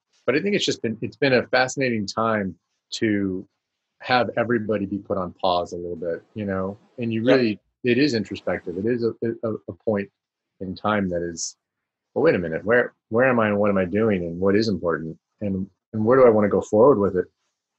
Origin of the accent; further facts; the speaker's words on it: Malibu, California, United States; So I grew up out in Malibu, and Malibu back in the 70s and 80s.